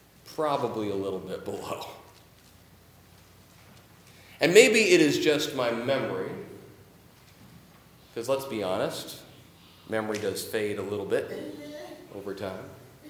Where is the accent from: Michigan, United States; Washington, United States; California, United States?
Washington, United States; Auburn; I grew up in Auburn, in South King County. When I was a kid, Auburn had a population of about 40,000 people or so. It was not a wealthy town by any means.